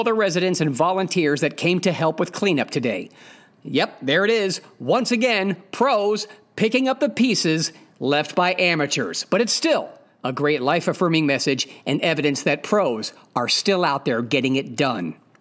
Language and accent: English; Ohio, United States; The people of Cleveland, I was raised in Northeast Ohio most of my life.